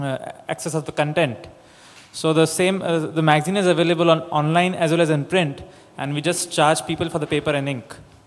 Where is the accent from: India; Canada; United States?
India; I would like to share my experiences with using the license in India.